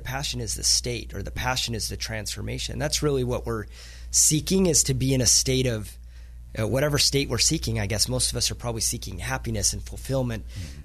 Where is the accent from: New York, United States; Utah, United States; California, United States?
Utah, United States; Salt Lake City; They're mountains. I'm from Salt Lake City, so but they're mountains.